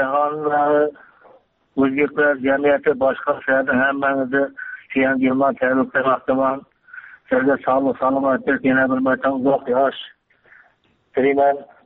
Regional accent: Gurlan, Xorazm Region, Uzbekistan; Xorazm viloyatidan Gurlan ayamdanman.

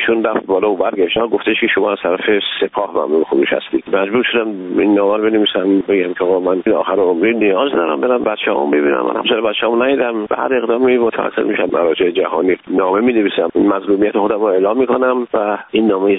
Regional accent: Iran; آقا من یه ایرانی هستم

